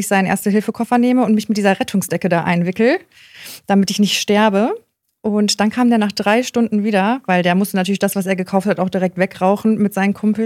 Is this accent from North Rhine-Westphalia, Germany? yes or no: yes; North Rhine-Westphalia, Germany; Und wir kommen ja aus dem Sauerland.